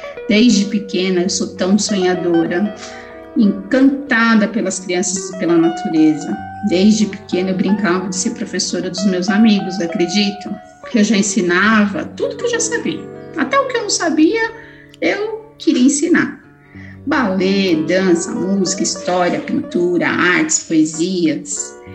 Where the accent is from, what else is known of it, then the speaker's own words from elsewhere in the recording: Cambuí, Minas Gerais, Brazil; born there; Nasci lá numa cidadezinha maravilhosa chamada Cambuí, no interior de Minas Gerais. Sim, eu sou caipira.